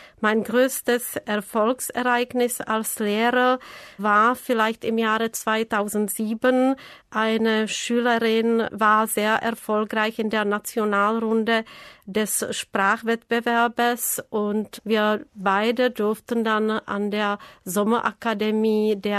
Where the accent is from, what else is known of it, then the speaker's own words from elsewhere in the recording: České Budějovice, South Bohemian Region, Czechia; Ich komme aus Tschechien, aus der Stadt Budweis in Südböhmen.